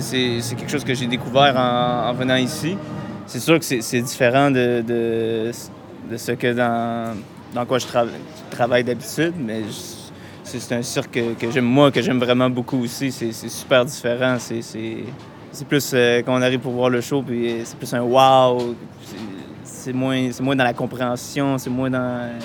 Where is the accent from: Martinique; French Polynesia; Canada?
Canada; Quebec; Je viens du Québec, je viens du Canada.